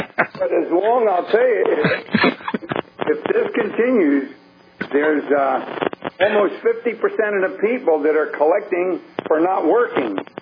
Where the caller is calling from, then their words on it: Philadelphia, Pennsylvania, United States; Calling from Philadelphia.